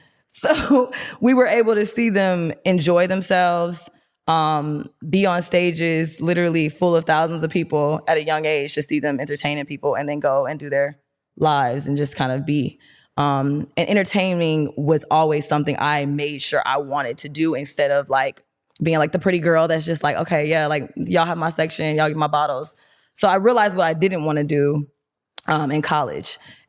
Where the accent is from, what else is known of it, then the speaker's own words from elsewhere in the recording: Lithonia, Georgia, United States; So I'm from Lithonia, like Ellenwood area, West of Chapel.